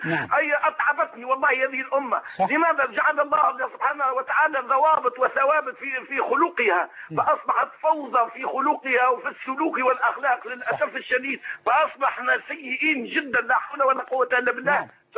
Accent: Tunisia

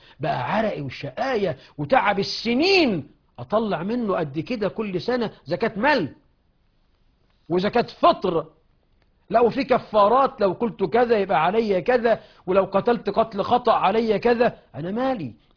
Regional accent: Egypt; في مثل عندنا في مصر سمعته يجي من 15-20 سنة

